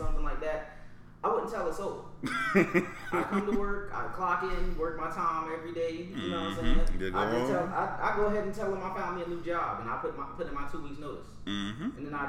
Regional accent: Brooklyn, New York, United States; also born or lived in North Carolina; You know, I grew up in Brooklyn. I'd want to go back to my old neighborhood, make sure, you know what I mean, things mm-hmm. around there look nice. I grew up down here in North Carolina for a while.

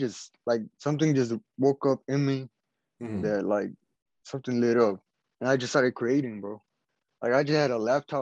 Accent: Houston, Texas, United States; I'm from Houston, Texas, and I'm a graphic designer.

